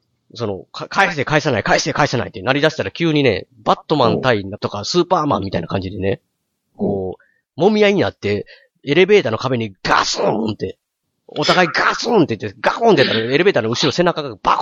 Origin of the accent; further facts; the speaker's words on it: Kansai, Japan; accent: Kansai dialect; だから僕も関西弁っていうのは、誇りというか好きです、自分でも。気に入ってんですけど、